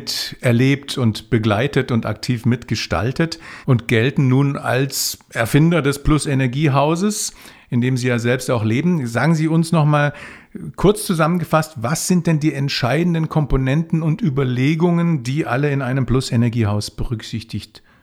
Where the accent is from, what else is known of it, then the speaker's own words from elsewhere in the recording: Konstanz, Baden-Württemberg, Germany; Sie haben in meiner Heimatstadt Konstanz Bautechnik und Architektur studiert